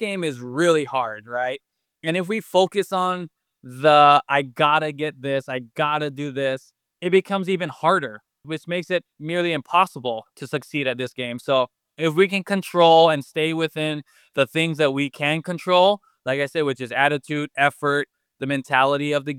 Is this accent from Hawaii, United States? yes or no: yes; Wailuku, Hawaii, United States; Those Little League teams that went to the Little League World Series, they're from my hometown in Wailuku.